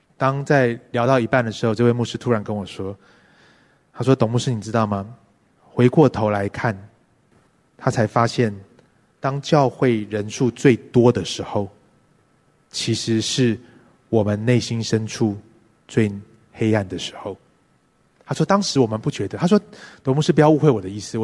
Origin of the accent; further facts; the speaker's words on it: Taipei, Taiwan; 我从小就在台北荣总里面长大，不是住院，是不是一根刺使我住院，是我妈妈在荣总里面工作，所以我们住在荣总的宿舍。